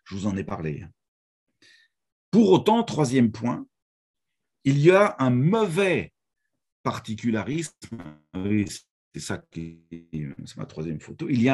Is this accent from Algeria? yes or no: no; France; Chez nous en France, de tenir compte des lois de la République.